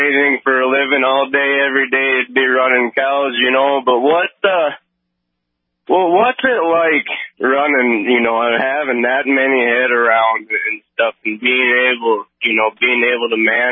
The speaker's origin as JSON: {"language": "English", "region": "Tennessee", "country": "United States", "said": "well, I'm from Tennessee originally, you know, and I kind of come up"}